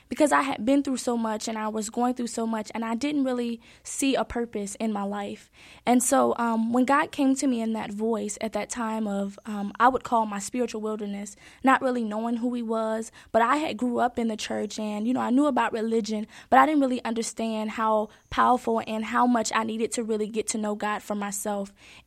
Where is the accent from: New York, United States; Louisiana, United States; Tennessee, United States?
Tennessee, United States; Jackson; also born or lived in Memphis; I'm from Memphis, but I was raised in Jackson.